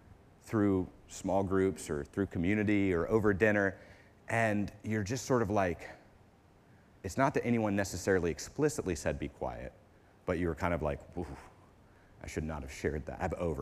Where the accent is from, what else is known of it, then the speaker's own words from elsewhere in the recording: West Virginia, United States; My grandfather was born in, I'm from West Virginia